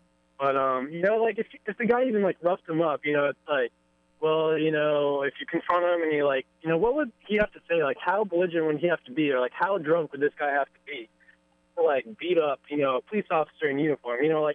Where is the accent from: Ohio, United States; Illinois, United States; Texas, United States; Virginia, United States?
Virginia, United States; I'm not from around here. I'm from Virginia.